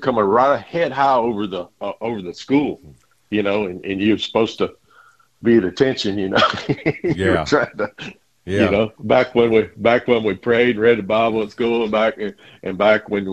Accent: Texas, United States; Yeah, I tell you, it was really something growing up in Chambers County.

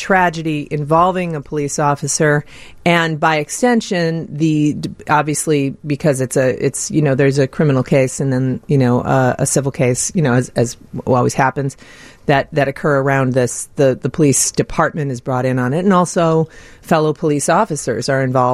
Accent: Chicago, Illinois, United States; Yeah, I was raised here in Chicago.

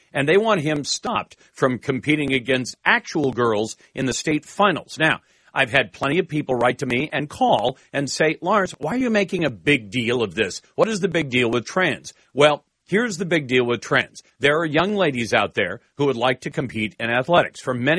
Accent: Washington, United States; For example, in my home state of Washington State, the Office of the Superintendent of Public Instruction is headed up by Superintendent Chris Reichdahl.

